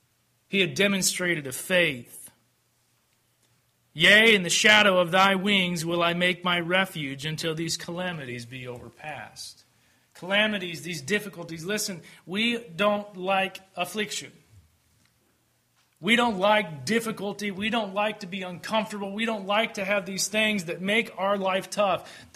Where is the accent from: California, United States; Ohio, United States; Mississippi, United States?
Ohio, United States; My home is not in Northwest Ohio. I grew up in Northwest Ohio, but you are my family.